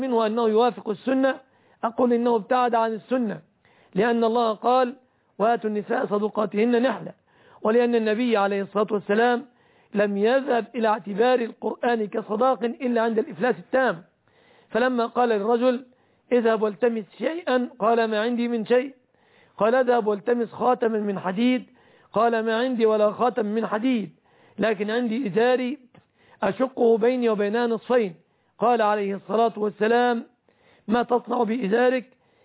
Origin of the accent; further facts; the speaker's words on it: Egypt; فيعلم أننا في بلادنا مصر غالب الصداق يتمثل في الآتي،